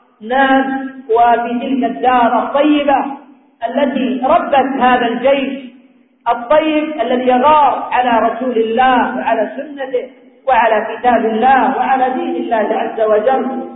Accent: Yemen; اللهم احفظ بلادنا اليمن

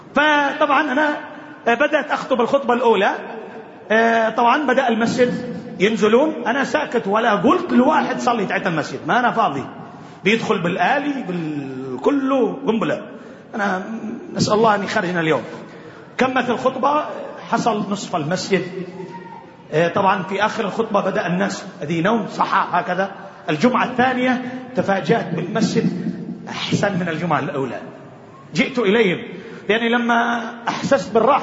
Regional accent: Yemen; خاصة عندنا في اليمن

